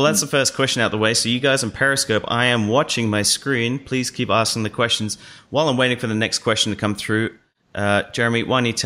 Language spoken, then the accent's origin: English; England, United Kingdom; now in Australia; even though I moved from England in 1995 to this part of the world, Australia, I still followed the England football team.